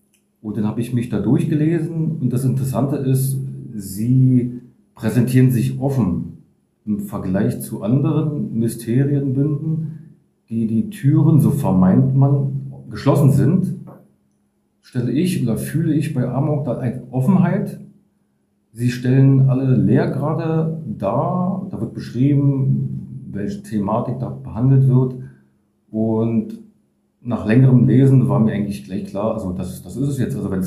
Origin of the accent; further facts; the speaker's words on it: Berlin, Germany; als Berliner